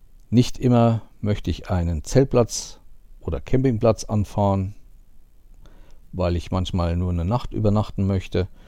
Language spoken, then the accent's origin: German; Schmalkalden, Thuringia, Germany; Das ist einmal in meinem Heimatort Schmalkalden.